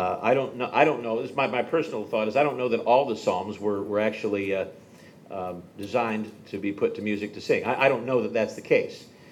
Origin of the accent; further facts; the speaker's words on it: Detroit, Michigan, United States; I grew up in Detroit. Motown was my music of choice growing up.